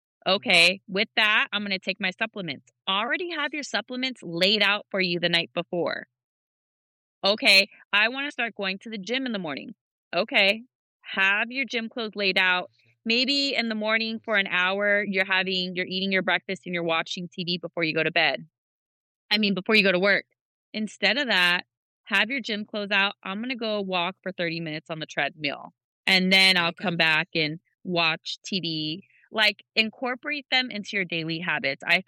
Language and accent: English; the South, United States; I'm from the South, or this is our culture.